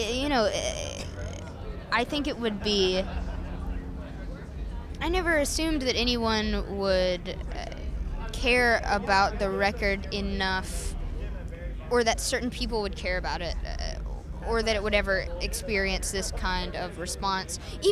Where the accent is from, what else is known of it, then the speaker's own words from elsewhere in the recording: Southern United States, United States; a lot of people will focus on the fact that I grew up in the South, that I am a Christian